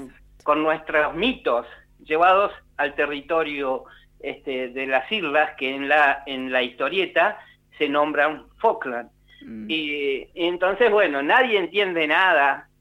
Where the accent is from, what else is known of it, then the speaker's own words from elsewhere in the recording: Argentina; nosotros como lectores argentinos